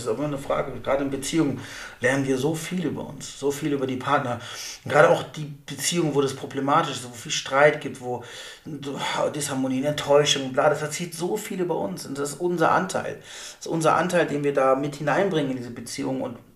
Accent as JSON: {"language": "German", "country": "Germany", "lives_now": "Munich, Germany", "said": "Ich mache gerne als Preußer die Münchner Umgehung."}